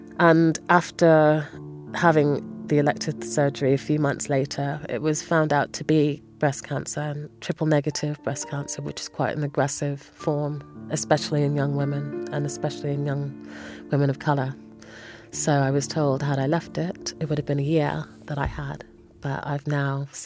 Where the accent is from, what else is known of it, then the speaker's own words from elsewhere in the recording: Winnipeg, Manitoba, Canada; also born or lived in London, United Kingdom / Toronto / Montreal; and then I grew up in Winnipeg, Manitoba, which is a gorgeous flat prairie province in the centre of Canada.